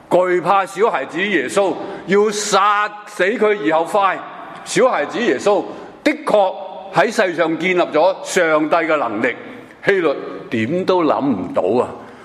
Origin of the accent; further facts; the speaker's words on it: Hong Kong; 我哋香港咧，咪时时有一句说话喺呢几年间系出现嘅。